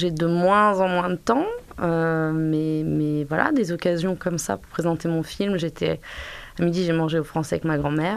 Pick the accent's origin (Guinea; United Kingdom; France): France; Rovona, Auvergne-Rhône-Alpes; also born or lived in Lyon; moi je suis née à Lyon, même si j'ai jamais vécu à Lyon, et puis j'ai vécu à Rovona, dans un petit village où vit toujours ma maman.